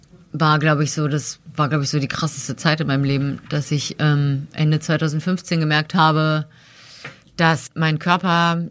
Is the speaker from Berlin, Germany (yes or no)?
yes; Berlin, Germany; ich glaube, dass ich auch aus einem anderen Berlin komme, als du vielleicht als zugezogene Berlin wahrgenommen hast. Ich komme halt aus dem West-Berlin